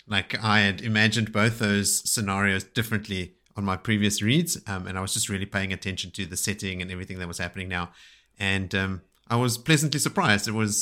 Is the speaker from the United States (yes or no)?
no; Canada; As a Canadian, we also use Celsius and the metric system, unlike our neighbors to the south.